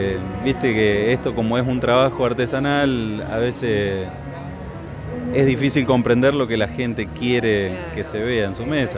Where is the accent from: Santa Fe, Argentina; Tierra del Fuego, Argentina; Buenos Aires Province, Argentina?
Santa Fe, Argentina; San Jerónimo Norte; yo soy de San Jerónimo Norte y me dedico a hacer más que nada mesas y bancos